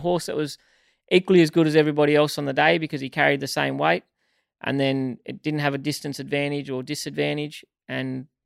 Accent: Western Australia, Australia; I come from West Australia where it even in our wet years, it's not that wet

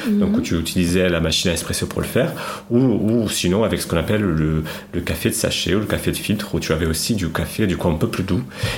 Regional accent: Lisbon, Portugal; French is a second language; Moi, je viens de Lisbonne, je suis né à Lisbonne, j'ai grandi là-bas, mais ma famille vient du centre littoral, disons, donc une centaine kilomètres au nord de Lisbonne, là où il y a toutes les vagues géantes, etc.

